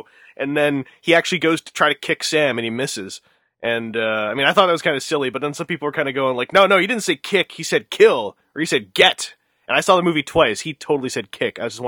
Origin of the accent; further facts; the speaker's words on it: Canada; No, I'm from Canada. We can take that kind of stuff.